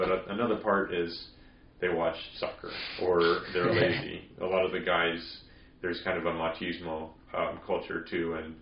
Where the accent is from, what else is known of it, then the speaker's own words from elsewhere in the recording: Christiansburg, Virginia, United States; I said I grew up in Blacksburg, but Christiansburg really is the town that I grew up in. And but there was a lot of Christians, and so a lot of people practiced the Christian faith. Few Catholics